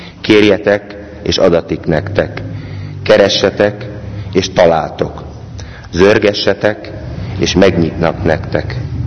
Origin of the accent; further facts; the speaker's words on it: Budapest, Hungary; 46 éves. Budapesten születtem, ott is cseperedtem egy bensőséges, szeretettől átitatott családban.